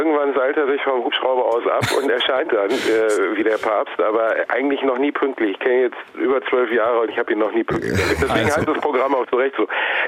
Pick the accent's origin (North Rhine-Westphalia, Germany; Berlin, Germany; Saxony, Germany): North Rhine-Westphalia, Germany; Gelsenkirchen; ich komme aus Gelsenkirchen. Das ist jetzt nicht unbedingt Regensburg.